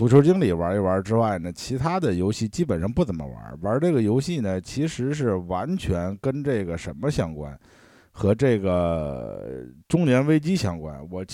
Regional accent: Shandong, China; 我们山东人看到的全都是儒。

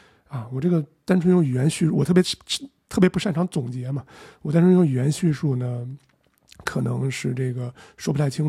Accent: China; 我一个中国人说这个东西是一个叙利亚风

